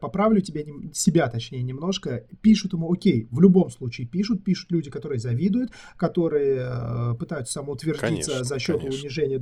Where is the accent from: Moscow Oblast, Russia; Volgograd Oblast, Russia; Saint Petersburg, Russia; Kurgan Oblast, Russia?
Saint Petersburg, Russia; я как питерский